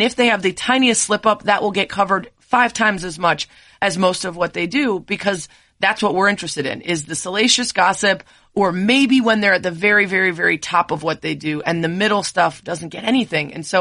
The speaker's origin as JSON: {"language": "English", "town": "Chicago", "region": "Illinois", "country": "United States", "tie": "born or raised there", "said": "My friend Kelly, that I grew up with here in Chicago, doesn't like any sports."}